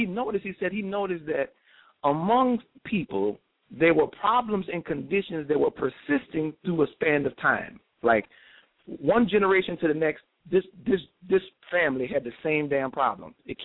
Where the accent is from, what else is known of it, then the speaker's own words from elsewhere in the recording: New Orleans, Louisiana, United States; I'm from New Orleans, so when I say ignorant, I say ignorant